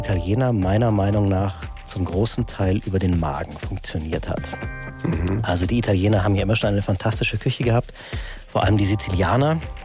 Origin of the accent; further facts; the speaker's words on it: Munich, Bavaria, Germany; born there; ich bin in München geboren und die meisten in meiner Familie sind in München geboren, aber kommen ursprünglich von woanders her.